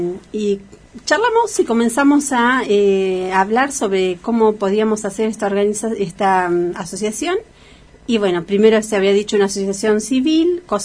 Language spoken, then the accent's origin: Spanish; Argentina